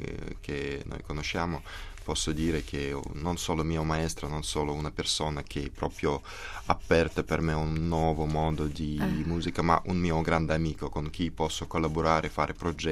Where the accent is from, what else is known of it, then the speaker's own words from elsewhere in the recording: Russia; Italian is a second language; io ho finito il conservatorio di Mosca proprio 2 anni fa, così diciamo che sono cresciuto nella Russia e imparato tante cose.